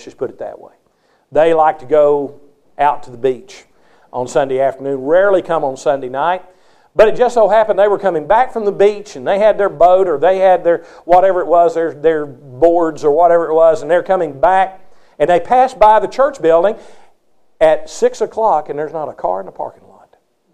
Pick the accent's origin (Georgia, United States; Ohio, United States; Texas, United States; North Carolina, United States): Texas, United States; I grew up in Texas where we referred to those who did not believe in Bible class and did not believe in institutions and things of that nature as aunties.